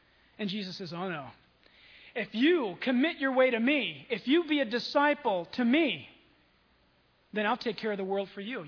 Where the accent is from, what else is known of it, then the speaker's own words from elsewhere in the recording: San Diego, California, United States; born there; I'm a Christian. I was born in San Diego.